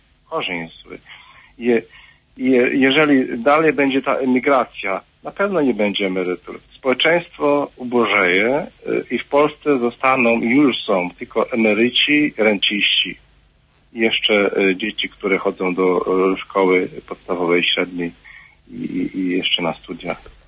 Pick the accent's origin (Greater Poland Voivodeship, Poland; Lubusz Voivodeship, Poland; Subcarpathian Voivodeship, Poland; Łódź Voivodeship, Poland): Subcarpathian Voivodeship, Poland; bo ja pochodzę z Podkarpacia, konkretnie z powiatu leskiego